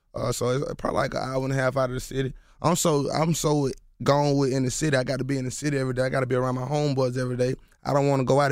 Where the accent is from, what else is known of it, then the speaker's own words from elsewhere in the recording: Atlanta, Georgia, United States; to let them know, like, we're from Atlanta. Maybe we just sound like this.